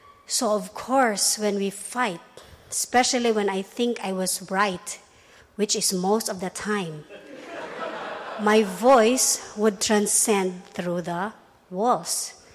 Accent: Philippines; English is a second language; As a Filipino, I could not bring myself to tell her that she has to let me go because I also have other requirements.

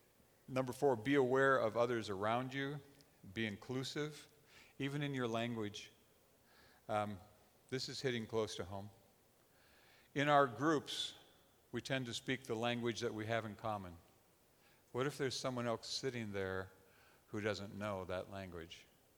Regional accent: United States; I'm an American. And I find it very comfortable to hang around with other Americans.

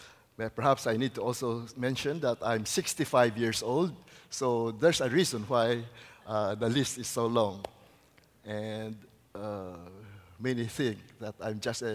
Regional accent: Bacolod, Western Visayas, Philippines; My blood is 100% pure Chinese. However, I was born in Bacolod, as was mentioned, and grew up as an Ilonggo in the Philippines, and I carry a Filipino passport.

